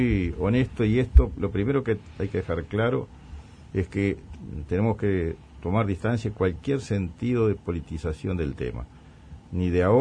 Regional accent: Uruguay

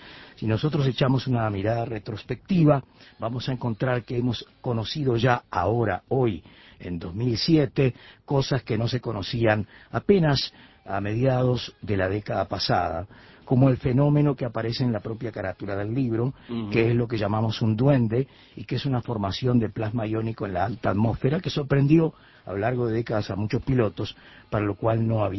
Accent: Uruguay; moved away as an adult; Estoy por allá hace 17 años y medio. Cuando me fui de Uruguay con una propuesta concreta de trabajo periodístico

